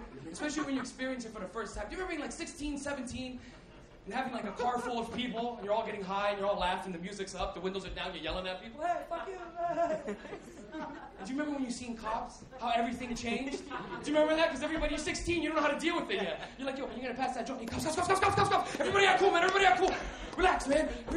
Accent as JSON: {"language": "English", "town": "Toronto", "region": "Ontario", "country": "Canada", "tie": "born or raised there", "said": "I grew up on Lansdowne and Bloor. Anybody ever been to Lansdowne and Bloor?"}